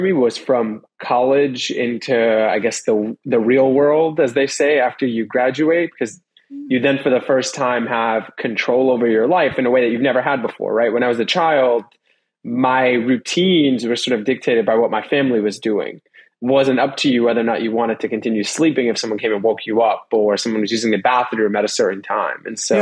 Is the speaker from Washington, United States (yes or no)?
no; Queens, New York, United States; Yeah, I grew up in Queens, New York.